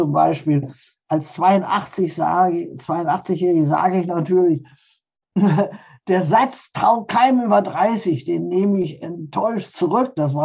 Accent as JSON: {"language": "German", "region": "Hamburg", "country": "Germany", "said": "Und ich, fröhlich wie ich war, aus Hamburg kommen, halte ich meine Antrittsvorlesung"}